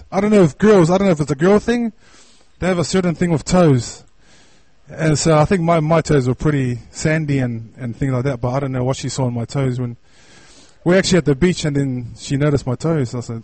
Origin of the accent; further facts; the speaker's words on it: Otara, Auckland, New Zealand; But I was born and raised in Otara. I have a family of, there's 9 of us kids, plus mum and dad, which makes 11.